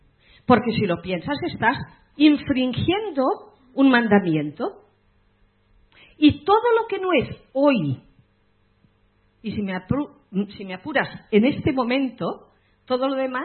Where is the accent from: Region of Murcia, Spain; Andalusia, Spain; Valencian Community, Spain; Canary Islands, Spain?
Region of Murcia, Spain; Murcia; Yo soy de Murcia, por lo tanto puedo hablar de ellos.